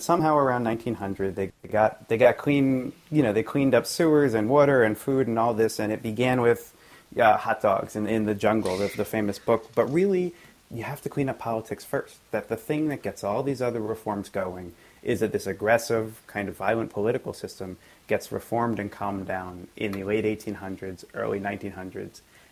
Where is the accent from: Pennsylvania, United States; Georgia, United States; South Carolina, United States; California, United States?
Pennsylvania, United States; Philadelphia; I grew up in Philadelphia, and it's a fairly narrow, dense place, especially in Center City.